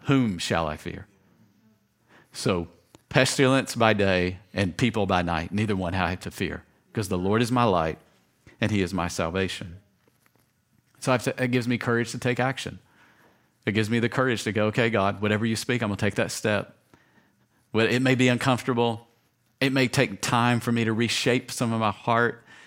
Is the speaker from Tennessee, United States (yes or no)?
yes; Tennessee, United States; I'm from Tennessee, guys.